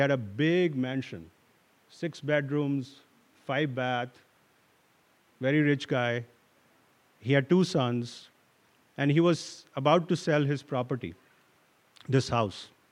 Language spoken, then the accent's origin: English; India; now in United States; When I was young in India, growing up in India, I used to go to Hindu temples a lot. Even while after coming to America, I used to go to Hindu temples.